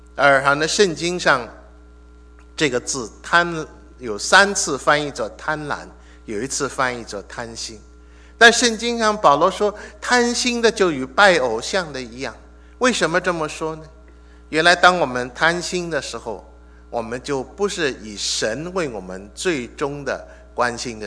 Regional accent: China; 我觉得这句话特别是跟我们中国人讲的，因为我们中国人常常说什么

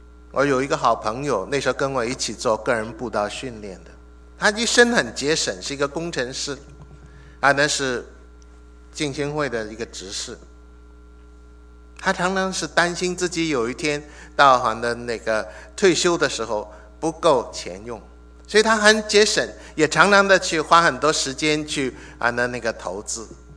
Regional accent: China; 我觉得这句话特别是跟我们中国人讲的，因为我们中国人常常说什么

